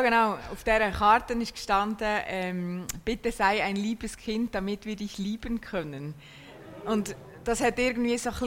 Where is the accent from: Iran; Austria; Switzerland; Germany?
Switzerland; Hinterkappelen, Bern; Also ich bin in Hinterkappelen bei Bern aufgewachsen. Das ist sehr nahe bei der Stadt, aber sehr, eigentlich recht ländlich, schon am See mit Wald und Schafweiden dazwischen.